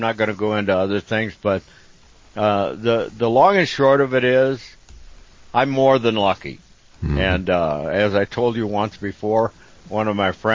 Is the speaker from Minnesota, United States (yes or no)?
yes; Minnesota, United States; I'm from Minnesota.